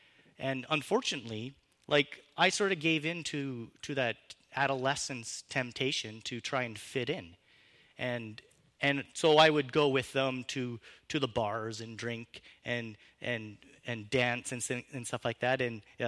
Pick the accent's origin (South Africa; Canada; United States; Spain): Canada; Summerland, British Columbia; Some of you know that I grew up in Summerland, and I lived there for quite a long time.